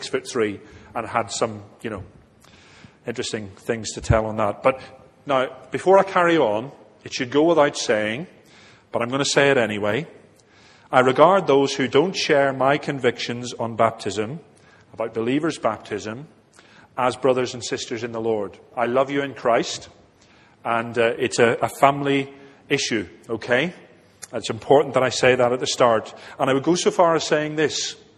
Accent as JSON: {"language": "English", "town": "Belfast", "region": "Northern Ireland", "country": "United Kingdom", "tie": "born there", "said": "I was born in Belfast into a Christian home. My parents were Presbyterians. My father was an ordained lay elder in the Presbyterian Church."}